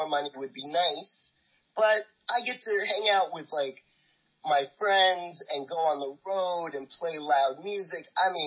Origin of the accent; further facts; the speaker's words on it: New York, United States; I grew up in New York.